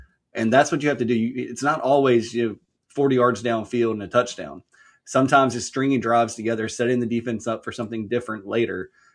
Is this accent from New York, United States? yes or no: no; Florence, South Carolina, United States; You know, Florence, South Carolina, is my hometown